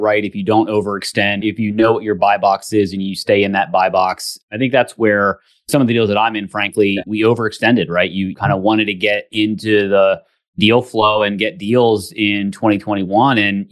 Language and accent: English; Pennsylvania, United States; I grew up in Pennsylvania and skied in Vermont and things like that, but never out west.